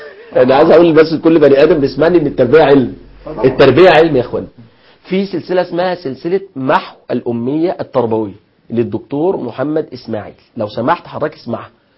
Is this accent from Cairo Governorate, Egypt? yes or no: no; Alexandria, Alexandria Governorate, Egypt; لو انا منش من مدينة المنصورة، انا من اسكندرية